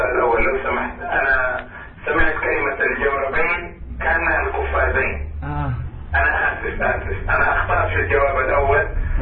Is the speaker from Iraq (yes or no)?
no; Saudi Arabia; عندنا في السعودية